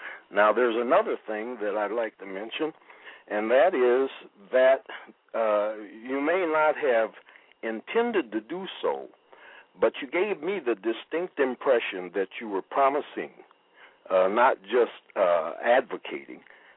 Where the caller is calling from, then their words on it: Minneapolis, Minnesota, United States; I'm calling from Minneapolis.